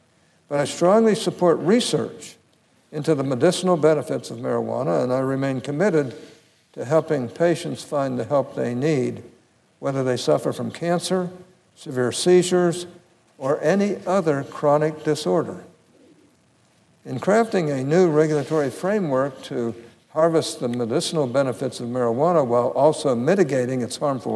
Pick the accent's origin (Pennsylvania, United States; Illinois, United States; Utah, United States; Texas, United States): Utah, United States; the broader discussion of medical marijuana and its implications in my home state of Utah.